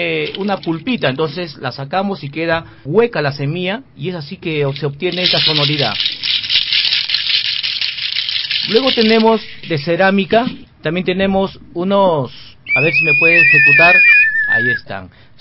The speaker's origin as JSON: {"language": "Spanish", "country": "Peru", "said": "soy de Perú"}